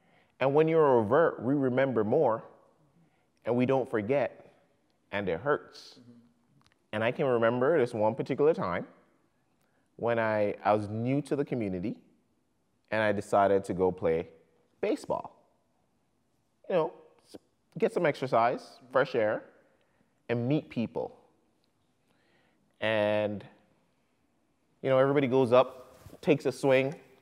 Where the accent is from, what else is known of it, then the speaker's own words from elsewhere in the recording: Jamaica; also born or lived in United States; now in Canada; I was born and raised in Jamaica. I live currently in Canada, having lived 4 years in the United States.